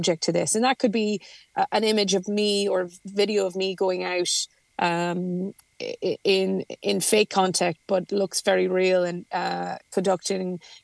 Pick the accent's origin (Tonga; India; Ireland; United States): Ireland; as an Irish MEP, we also have due diligence, the fact that we house a number of the social media platform companies in this country EU.